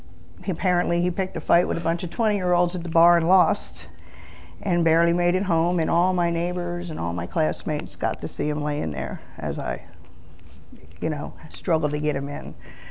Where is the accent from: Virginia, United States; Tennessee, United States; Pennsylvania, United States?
Pennsylvania, United States; Philadelphia; But I grew up, born and raised in Philly. My childhood was not normal. I grew up Catholic school, strict Catholic parents.